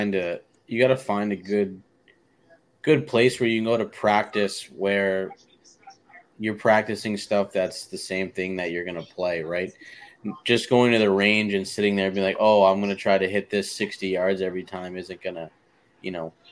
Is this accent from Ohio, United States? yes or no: no; Florida, United States; growing up in Florida, I guess it's one of those